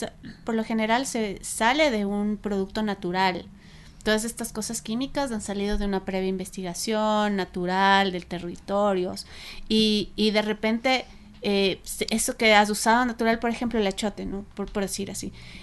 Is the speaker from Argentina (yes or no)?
no; Ecuador; como latinoamericanos, no sé, sí, sí. en este caso ecuatorianos